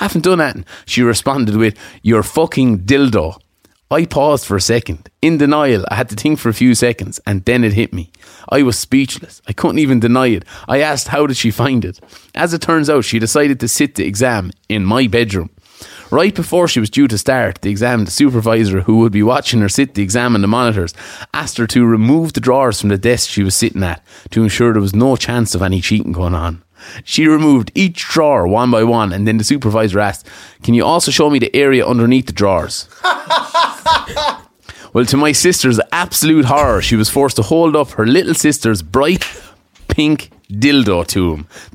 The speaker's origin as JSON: {"language": "English", "town": "Cavan", "region": "Ulster", "country": "Ireland", "moved": "as an adult", "lives_now": "Australia", "said": "I'm from Cavan and I moved to Australia in August with my boyfriend."}